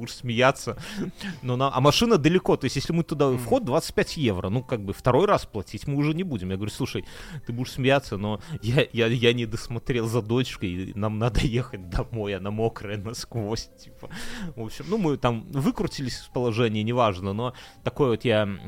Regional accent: Belarus; moved away; Почему я тоскую, уехав из Беларуси?

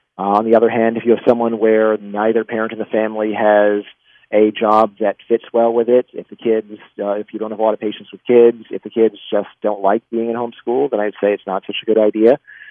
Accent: Virginia, United States; That's, University of Virginia in my home state.

